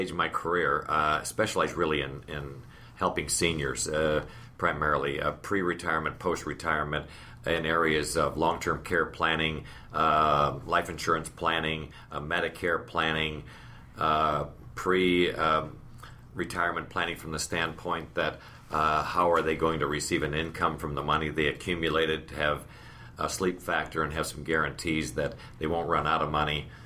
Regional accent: Toledo, Ohio, United States; born there; I was born in Toledo, Ohio, and I started my career in retailing with Macy's

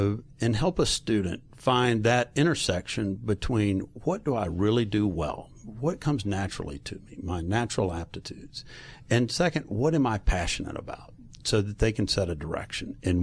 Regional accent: Atlanta, Georgia, United States; Well, I grew up here locally in Atlanta and went to Georgia and then worked for 8 years

